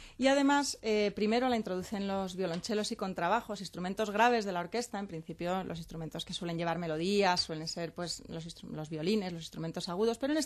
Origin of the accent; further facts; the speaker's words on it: Spain; somos españoles y no entendemos, uh-huh, alemán